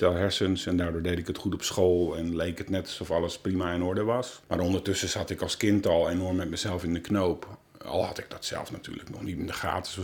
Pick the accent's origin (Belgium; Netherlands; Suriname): Netherlands; Haarlem, North Holland; born there; Ik ben geboren in Haarlem als oudste van 7 kinderen.